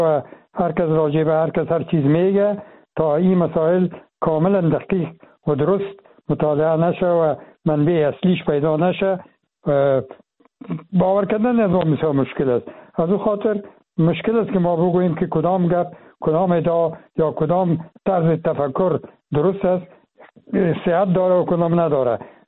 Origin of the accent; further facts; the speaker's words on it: Afghanistan; ما افغان هستیم، چی داخل چی خارج،